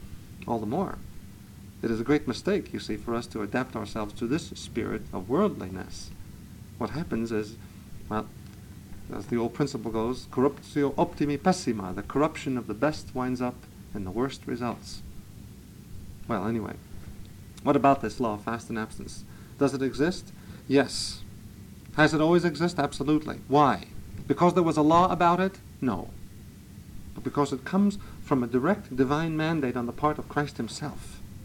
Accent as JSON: {"language": "English", "town": "Brooklyn", "region": "New York", "country": "United States", "tie": "born or raised there", "said": "And my home bishop, where I was raised in Brooklyn, the Brooklyn Diocese"}